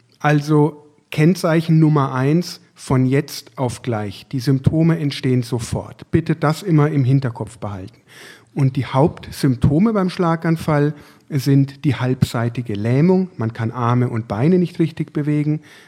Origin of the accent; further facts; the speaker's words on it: Bavaria, Germany; moved away as an adult; now in Essen, Germany; Ich bin damals von Würzburg, sozusagen als Franke, als hausechter Franke, hierher gewechselt in das Ruhrgebiet